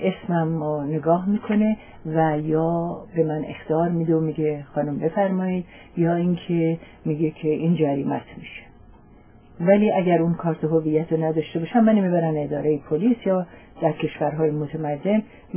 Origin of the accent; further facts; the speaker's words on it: Iran; میپرسن که خانم شما کجایی هستین؟ باز من نمیگم